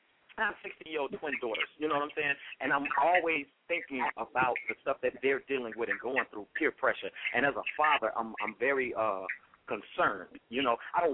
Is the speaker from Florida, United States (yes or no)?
yes; Miami, Florida, United States; Y'all, I'm from Miami, Florida, right?